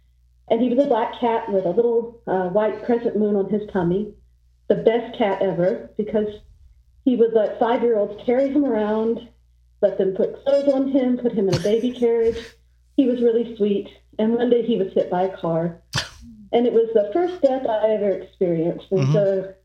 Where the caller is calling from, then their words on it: Georgia, United States; from Northwest Georgia.